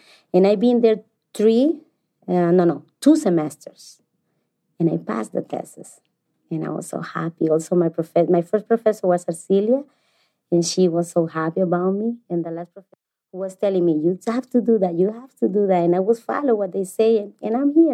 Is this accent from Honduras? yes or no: yes; Honduras; English is a second language; I'm from Honduras, and I'm here in college because I believe that this college is helping a lot of people who is English as a second language, like me.